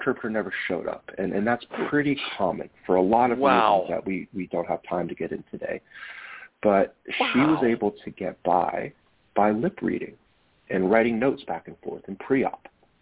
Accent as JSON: {"language": "English", "region": "California", "country": "United States", "tie": "born or raised there", "said": "I'm actually calling from San Francisco. I grew up in the Bay Area, so it's been nice to be back here."}